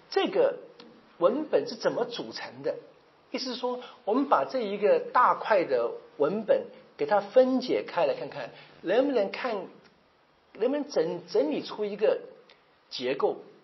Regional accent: China; 因为我们中国人讲这个写文章，就是你可以理解成起承转合吧

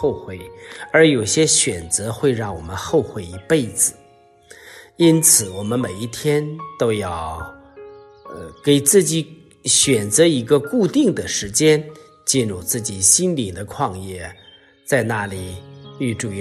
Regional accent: China; 我们大家都很清楚哈，我们中国人都是农民。我们原来几千年都是农业国啊，对于这个种地大家都不陌生。

